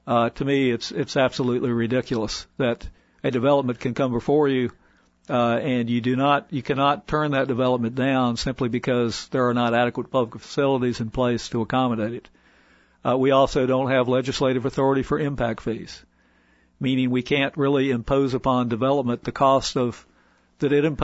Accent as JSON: {"language": "English", "region": "Virginia", "country": "United States", "tie": "born or raised there", "said": "like the area I grew up down in Southwest Virginia, where the growth is not nearly as rapid"}